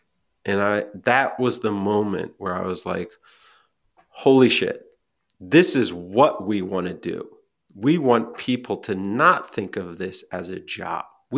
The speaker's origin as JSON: {"language": "English", "town": "Philadelphia", "region": "Pennsylvania", "country": "United States", "said": "I mean, you know, I'm a Philadelphian, man. Born in West Philadelphia."}